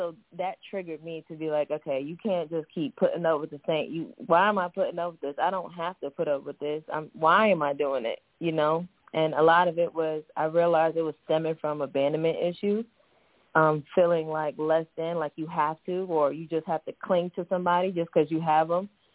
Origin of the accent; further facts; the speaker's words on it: Brooklyn, New York, United States; also born or lived in Staten Island; I grew up in Brooklyn and also in Staten Island too